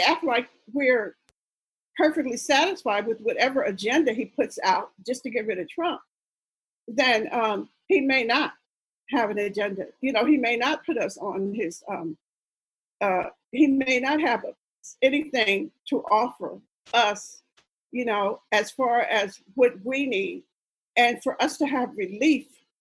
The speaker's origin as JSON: {"language": "English", "region": "Pennsylvania", "country": "United States", "said": "I'm from Pennsylvania, he's from Pennsylvania."}